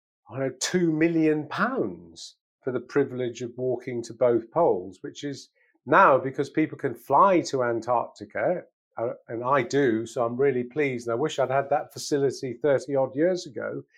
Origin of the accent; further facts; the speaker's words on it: England, United Kingdom; as an Englishman my age, had the guts